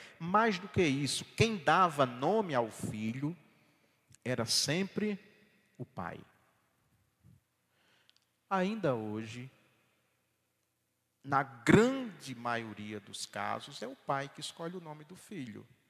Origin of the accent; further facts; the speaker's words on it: Rio Grande do Norte, Brazil; Eu ainda sou de uma geração que eu vi lá na minha região, no sertão nordestino, avô tomar para si algum neto.